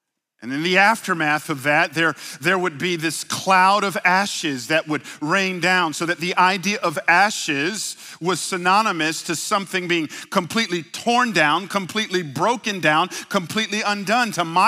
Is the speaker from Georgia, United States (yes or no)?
yes; College Park, Georgia, United States; I grew up in Atlanta. Oh, let me stop lying. I grew up in College Park.